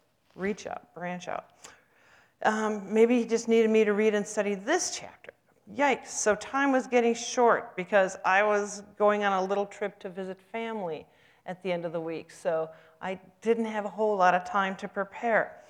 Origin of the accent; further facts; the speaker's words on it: Poynette, Wisconsin, United States; I was driving down to Poinet, Wisconsin, my hometown